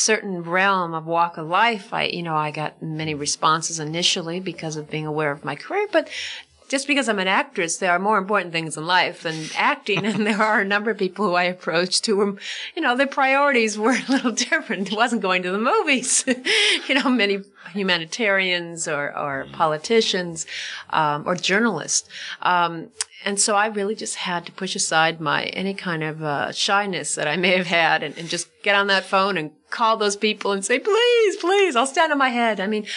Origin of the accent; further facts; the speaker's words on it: California, United States; I grew up in California, and for many years always celebrated Christmas in California